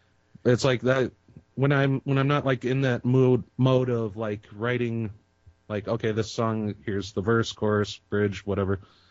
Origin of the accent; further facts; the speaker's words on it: Waukegan, Illinois, United States; Yeah, actually, I grew up in Waukegan, which is about 45 minutes, an hour north of Chicago, right on the lake, and spent pretty much most of my life there in Lake County.